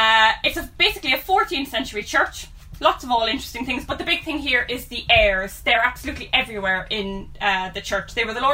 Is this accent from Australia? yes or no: no; Cork, Munster, Ireland; We grew up in Turner's Cross, which is a 1920s suburb of Cork City in Ireland.